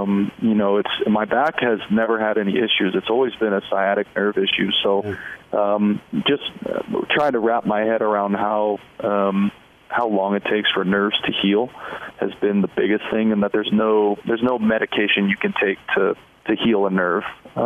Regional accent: Southwest, United States; And I'm a huge, you know, I'm from the Southwest, so yeah. I usually try to seek out these places every mm-hmm. city that I go.

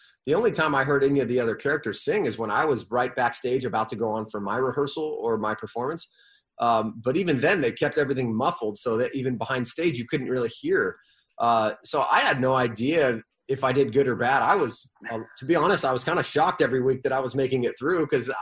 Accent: La Mesa, California, United States; I remember I grew up right in La Mesa, right off the 8 highway there.

